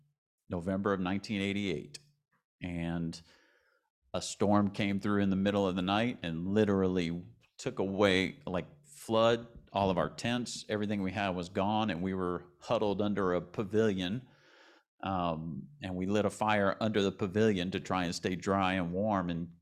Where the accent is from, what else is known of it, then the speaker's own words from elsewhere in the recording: Westwego, Louisiana, United States; So I was born on the West Bank. My earliest years were in a trailer park in West Wego that's not there anymore, off of Lapalco near Higgins High School.